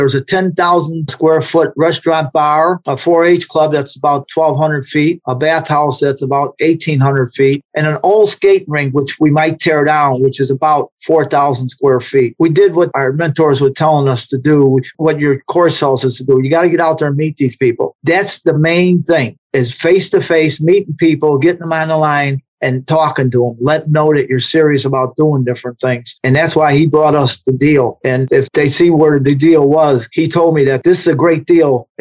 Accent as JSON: {"language": "English", "town": "Chicago", "region": "Illinois", "country": "United States", "also_born_or_lived": "Florida", "lives_now": "Georgia, United States", "said": "I'm originally from Chicago too. I resided in Florida for 25 years. Now I'm in Georgia."}